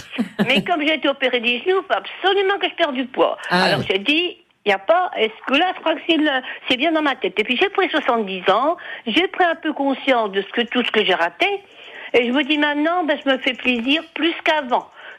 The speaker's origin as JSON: {"language": "French", "town": "Cherbourg", "region": "Normandy", "country": "France", "said": "Bah, je suis à Bolbec, mais je suis en vacances. Je suis de Cherbourg."}